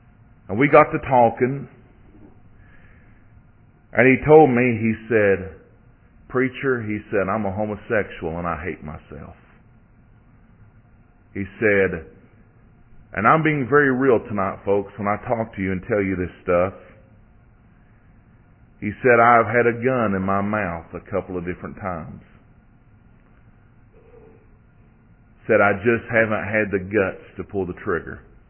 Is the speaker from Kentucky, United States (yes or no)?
yes; Somerset, Kentucky, United States; was moving to my hometown of Somerset, Kentucky.